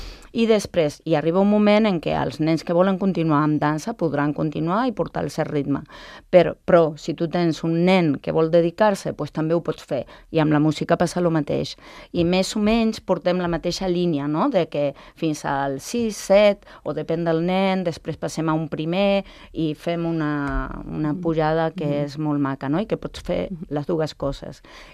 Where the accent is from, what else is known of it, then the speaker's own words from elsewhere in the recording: Argentina; Catalan is a second language; now in Spain; Jo sóc argentina, llavors quan jo vaig a l'Argentina per televisió